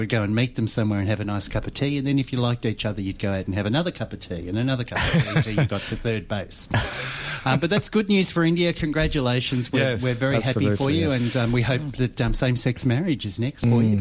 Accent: Geelong, Victoria, Australia; Well, I'm from Geelong, so a Cats supporter.

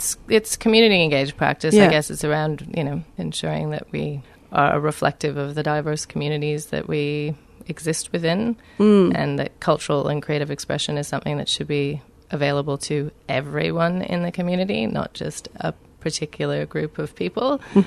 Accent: Canada; I'm Canadian, so she's high up on my ranks, really.

